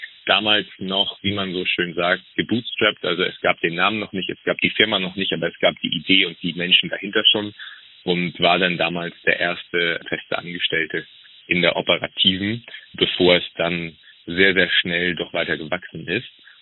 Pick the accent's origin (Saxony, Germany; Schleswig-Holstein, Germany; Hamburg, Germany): Schleswig-Holstein, Germany; Flensburg; Ich komme ursprünglich eigentlich aus Flensburg, bin dort aufgewachsen, groß geworden, habe dort mein Abitur gemacht und damals dann auch noch meinen Zivildienst, der noch Pflicht war